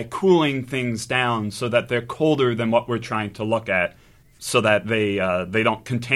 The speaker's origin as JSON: {"language": "English", "town": "New Brunswick", "region": "New Jersey", "country": "United States", "lives_now": "Philadelphia, United States", "said": "I'm a grad student at the University of Pennsylvania, and I'm from New Brunswick, New Jersey, originally. I live here in Philadelphia now."}